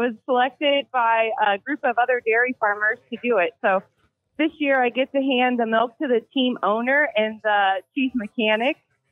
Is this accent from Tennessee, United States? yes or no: no; Indiana, United States; And I am from Northwest Indiana.